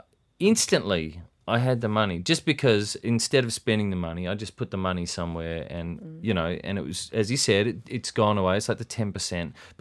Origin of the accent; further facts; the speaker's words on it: Melbourne, Victoria, Australia; just because we grew up in Melbourne in Australia in the, you know, 80s to noughties.